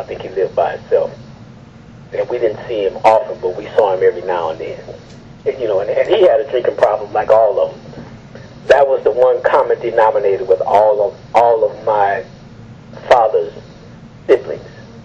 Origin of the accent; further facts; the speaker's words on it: St. Louis, Missouri, United States; And I come from St. Louis, where, you know, you got street lights and all that.